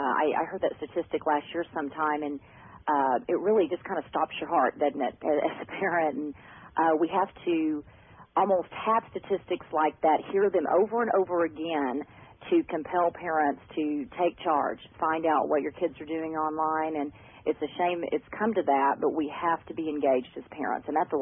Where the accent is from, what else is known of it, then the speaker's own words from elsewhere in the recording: Austin, Texas, United States; I'm from the Austin area